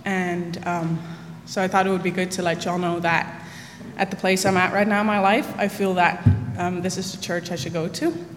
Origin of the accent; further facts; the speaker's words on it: Netherlands; I grew up in Holland, of course, and in a Christian family